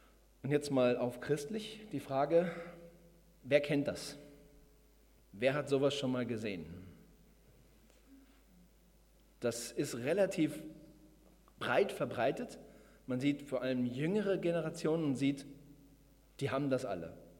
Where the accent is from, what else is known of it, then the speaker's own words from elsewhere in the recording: Waiblingen, Baden-Württemberg, Germany; bin aus Waiblingen, wohne auch dort, jetzt schon seit 2 Jahren in Waiblingen